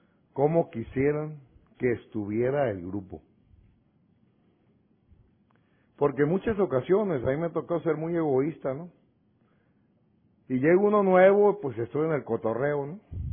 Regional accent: Culiacán, Sinaloa, Mexico; Yo vengo de Culiacán, Sinaloa, México, a la orden.

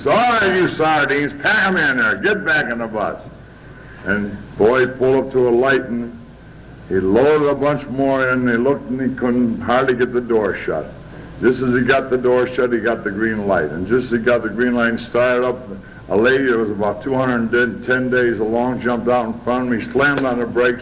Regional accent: Kalamazoo, Michigan, United States

